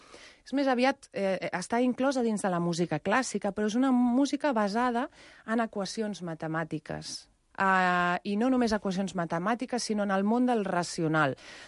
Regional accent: Sant Cugat, Catalonia, Spain; des de fa un any i mig que m'he assentat una mica més a Sant Cugat, que és d'on soc filla

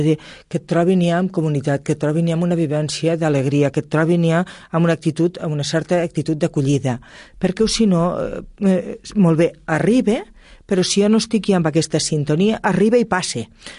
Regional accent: Juneda, Catalonia, Spain; jo soc de Juneda, a la parròquia de Juneda

